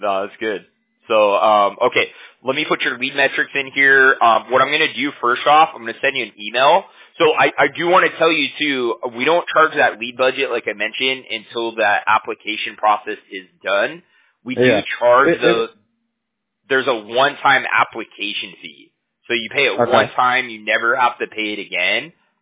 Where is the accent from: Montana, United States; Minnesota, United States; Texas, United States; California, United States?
California, United States; You know what it is, man, because we're from California, right?